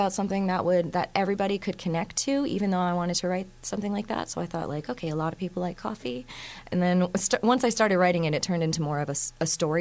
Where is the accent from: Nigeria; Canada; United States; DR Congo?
Canada; Windsor, Ontario; moved away; I was born in Windsor, Ontario, Canada. It's the most southern point of Canada, right south of Detroit. So I grew up there, and I moved here originally because I was pursuing a life of music.